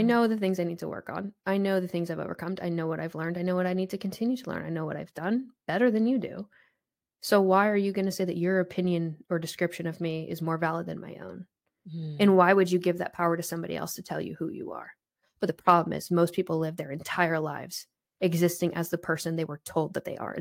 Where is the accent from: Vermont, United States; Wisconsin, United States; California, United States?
Vermont, United States; I don't look like much. I'm 5'3". I'm from Vermont.